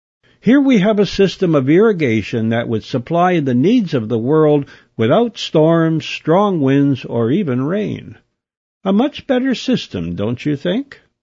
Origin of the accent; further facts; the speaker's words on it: Canada; And I'm not just saying that because I'm a Canadian.